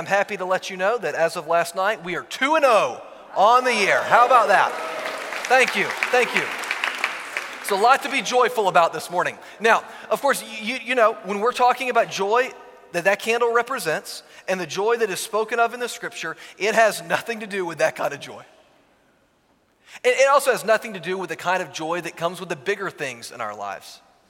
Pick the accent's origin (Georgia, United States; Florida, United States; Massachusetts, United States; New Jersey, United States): Georgia, United States; also born or lived in Virginia; It's more like the mountains that I grew up around in Georgia and Virginia.